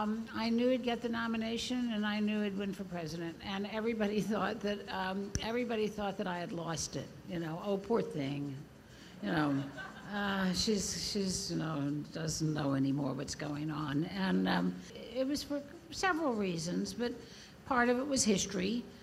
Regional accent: the South, United States; some of it is because I grew up in the South and I recognized a lot of it.

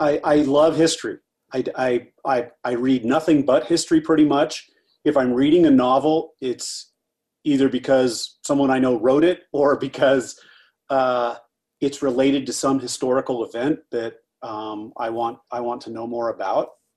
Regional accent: Jackson, Wyoming, United States; It's a different place now, but I grew up in Jackson.

